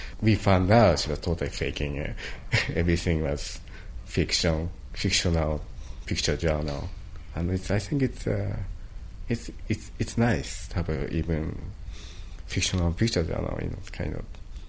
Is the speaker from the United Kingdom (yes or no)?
no; Japan; English is a second language; now in United States; Telling you that I'm from Japan, I'm able to communicate those people. And kind of show how trace of my life, past 15 years. Because the first time I came to this country, I didn't speak English.